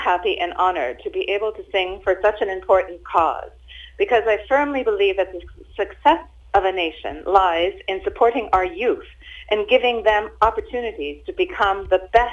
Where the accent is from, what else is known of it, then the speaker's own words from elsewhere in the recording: Canada; I was born and raised in Canada by immigrant parents from Latvia, and now through my wonderful husband, I am also